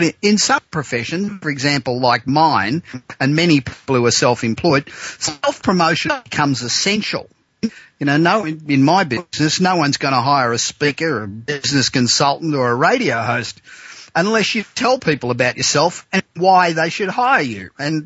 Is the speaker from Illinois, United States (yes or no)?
no; Los Angeles, California, United States; I look forward to broadcasting again this time next week from my hometown of Los Angeles.